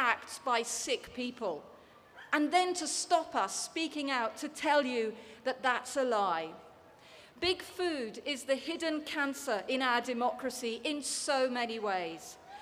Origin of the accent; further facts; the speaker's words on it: United Kingdom; I'm British. I've been through the British education system.